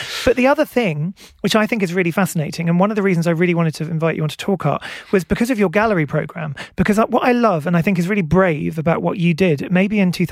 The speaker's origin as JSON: {"language": "English", "region": "England", "country": "United Kingdom", "tie": "born or raised there", "said": "but I grew up in England."}